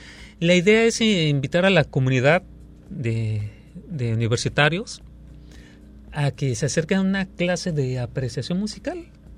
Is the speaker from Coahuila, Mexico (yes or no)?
no; Guadalajara, Jalisco, Mexico; tenía como 3-4 años. Yo soy de Guadalajara.